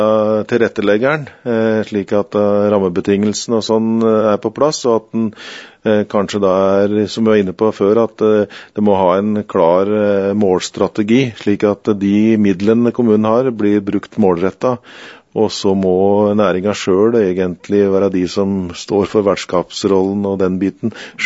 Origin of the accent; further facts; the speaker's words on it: Buskerud, Norway; så er det mye likt det som er i Øvre Numedal, da, der jeg er fra